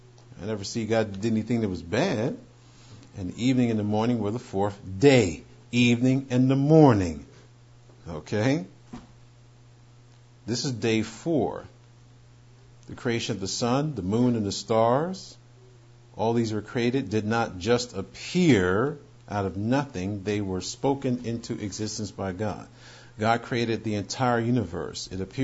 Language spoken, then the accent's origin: English; New York, United States; When I grew up in New York, you could see it. Winter, spring, summer, and fall.